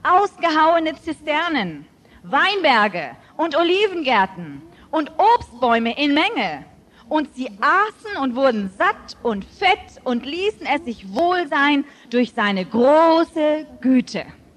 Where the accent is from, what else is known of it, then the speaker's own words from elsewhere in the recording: Hamburg, Germany; born there; ich bin in Hamburg geboren. Und das betone ich aus dem einfachen Grunde, ich bin eine Deutsche, ich komme aus diesem Land.